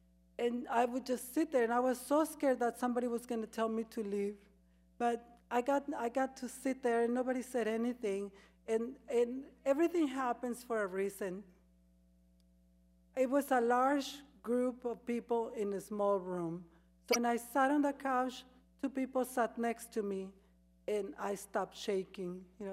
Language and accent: English; Mexico; English is a second language; I'm from Mexico, I can't speak English.